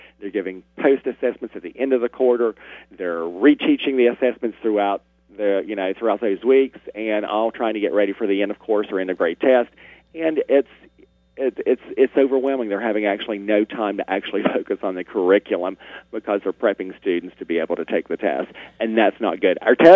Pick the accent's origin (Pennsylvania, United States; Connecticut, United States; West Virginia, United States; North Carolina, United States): West Virginia, United States; That was one thing that I was taken aback from when I came here from West Virginia in 97.